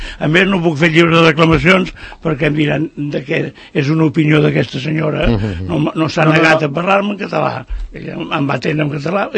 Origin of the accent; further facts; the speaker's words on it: Terrassa, Catalonia, Spain; jo som de Terrassa i tota la meva família és catalano parlante